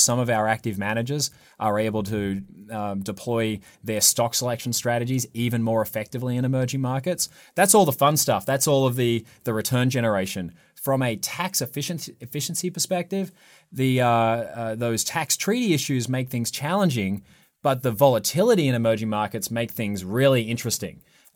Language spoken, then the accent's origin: English; Australia; I'm from Australia, we have a tax treaty with the US